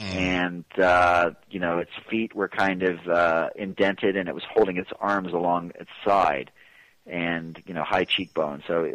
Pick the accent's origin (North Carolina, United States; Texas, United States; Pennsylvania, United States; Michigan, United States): Texas, United States; here in my home state of Texas